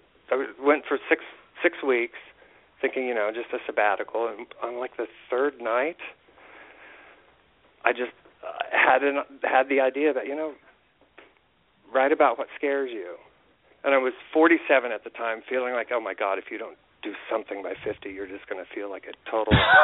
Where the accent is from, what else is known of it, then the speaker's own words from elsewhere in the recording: Indiana, United States; when I grew up in Indiana, I felt like a lot of my creativity sprung from the fact that I was felt stifled and bored and suffocated.